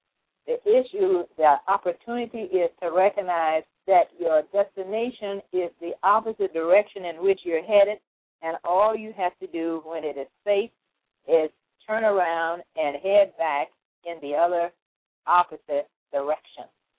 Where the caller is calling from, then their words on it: Las Vegas, Nevada, United States; I'm calling in from Las Vegas, Nevada